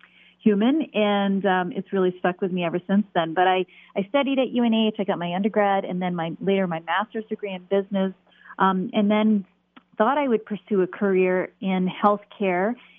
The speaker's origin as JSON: {"language": "English", "region": "Maine", "country": "United States", "tie": "born or raised there", "said": "So I was born and raised in Maine and was really fortunate to discover the University of New Hampshire"}